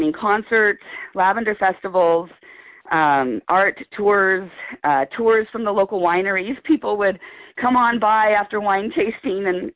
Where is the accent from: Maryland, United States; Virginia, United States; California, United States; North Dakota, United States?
California, United States; Beverly Hills; Because I grew up in Beverly Hills